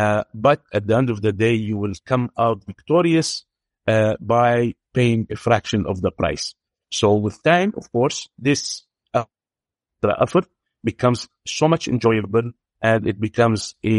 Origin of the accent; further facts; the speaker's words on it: Beirut, Beirut Governorate, Lebanon; now in Dubai, United Arab Emirates; Me and my partner, we are both Lebanese. We were raised in Beirut.